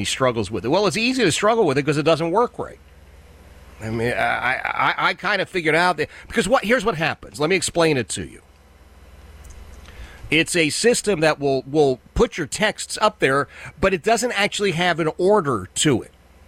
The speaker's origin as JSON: {"language": "English", "region": "West Virginia", "country": "United States", "tie": "born or raised there", "said": "I grew up in Northern West Virginia. We had Pittsburgh studio wrestling, Bruno and all the greats."}